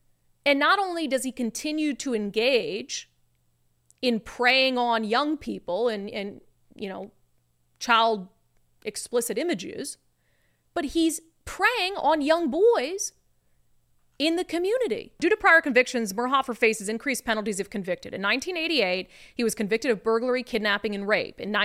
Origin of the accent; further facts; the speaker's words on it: Minnesota, United States; I'm from Minnesota and I grew up around hunting.